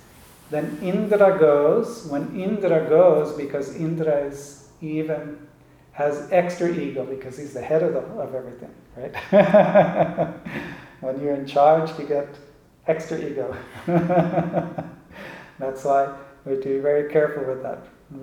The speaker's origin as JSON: {"language": "English", "country": "Israel", "said": "I came from Israel, went to upstate New York for the course in 1989."}